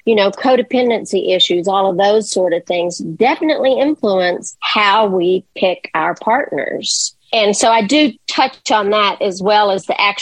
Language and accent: English; Texas, United States; I'm going to compliment everybody. I'm from Texas. That's what we do.